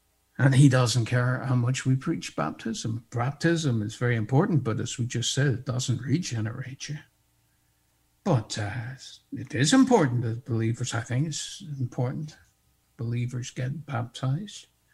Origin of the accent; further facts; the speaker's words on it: Northern Ireland, United Kingdom; in the evangelical circle in which I grew up in the Northern Ireland